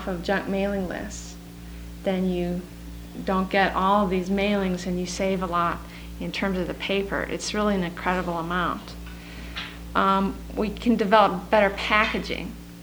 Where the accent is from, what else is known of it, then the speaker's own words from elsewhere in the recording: Virginia, United States; talked about making a deal with some places in Southern Virginia, and I'm from Virginia